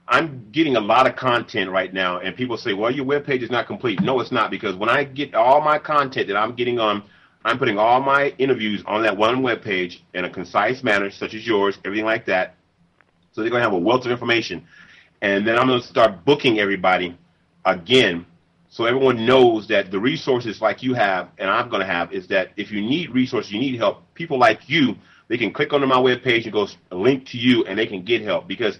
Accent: Southern United States, United States; also born or lived in Los Angeles; I grew up in the South and in L.A. for a while

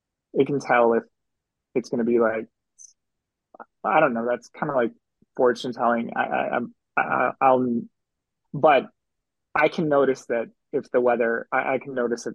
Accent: Wisconsin, United States; I remember growing up and having it, and then coming back was just overpowering when I came back from Arizona back to Wisconsin.

